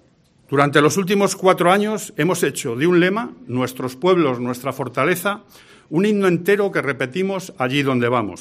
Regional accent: Castile and León, Spain; somos más los castellano-leoneses que hemos apostado por pintar los mapas de azul

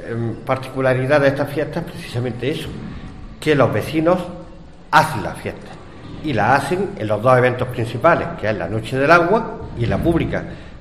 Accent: Cáñar, Andalusia, Spain; born there; hablo de mi pueblo natal, de Cañas, de la Alpujarra, de Granada

